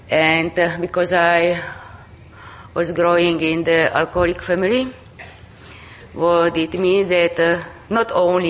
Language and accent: English; Trnava, Trnava Region, Slovakia; I am from Slovak Republic, from Trnava.